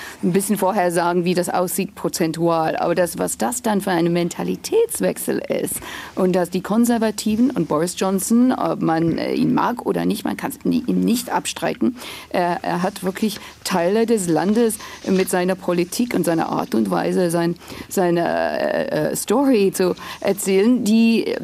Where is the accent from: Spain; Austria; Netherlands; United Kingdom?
United Kingdom; North East England; German is a second language; Aber ich stamme aus dem Nordosten, Nordostengland. Das ist eine Gegend, war so lange Labour.